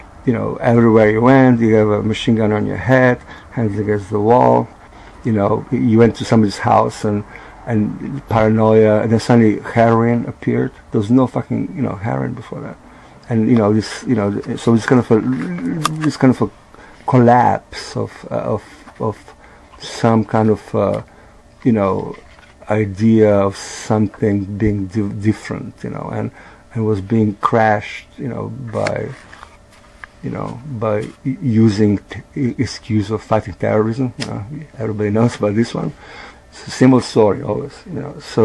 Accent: Koper, Slovenia; I'm from Koper, it's in Koperčan.

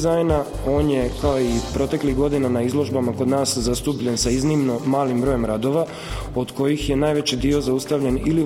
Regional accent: Croatia; ja sam dizajner iz Hrvatske

